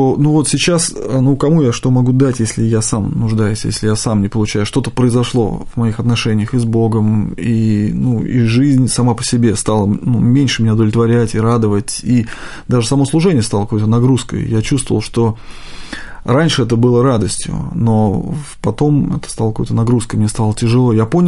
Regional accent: Kolomna, Moscow Oblast, Russia; Я вырос в Подмосковье, в таком замечательном городе, как Коломна. До сих пор я его люблю, хотя, ну, давно уже там не живу, детство мое прошло там.

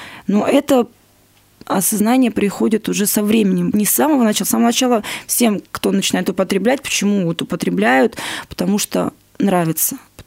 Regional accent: Moscow, Russia; Я сама москвичка, и здесь как бы у нас не было таких наркотиков, как в многих других городах

